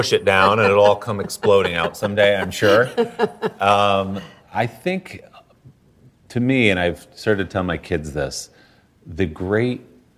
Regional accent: New York, United States; I grew up in the New York area at the dawn of hip-hop, when it was becoming a big mainstream art form. I went to college in Nashville

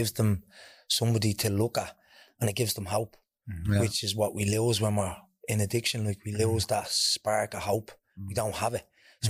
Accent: Ballymun, Leinster, Ireland; So I'm from Ballymun. I was obviously grew up here. Lived in Balbuch Alliance starting off.

